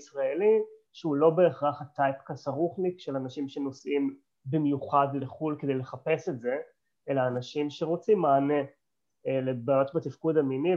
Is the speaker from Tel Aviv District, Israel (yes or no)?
yes; Tel Aviv, Tel Aviv District, Israel; moved away as an adult; also born or lived in India / Thailand / Europe; למי שעוד לא מכיר, אני בן 34, מזל הקרב, אני תל אביבי born and raised, אבל חזרתי לארץ לפני שנתיים, הייתי יותר מעשור במזרח הרחוק, על ציר הודו טיילנד ואירופה